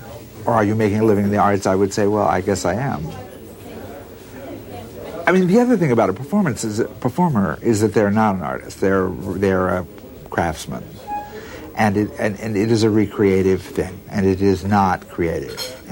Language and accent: English; Washington, United States; Well, I'm from the West. I grew up in a totally sort of ordinary rural situation, a little town in the state of Washington, right on the border of Idaho.